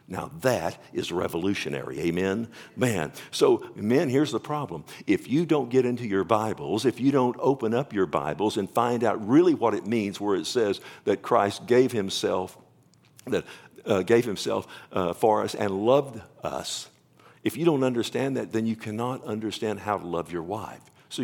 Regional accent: Texas, United States; so I didn't know any better. I'm from Texas.

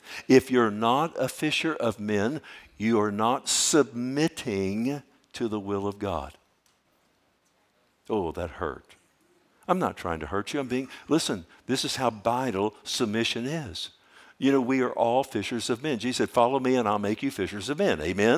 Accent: Texas, United States; I'm a Texan, by golly.

